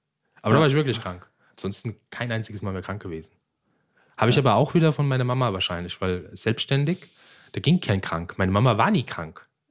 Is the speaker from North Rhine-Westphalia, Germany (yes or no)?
no; Darmstadt, Hesse, Germany; weil ich komme ursprünglich aus Darmstadt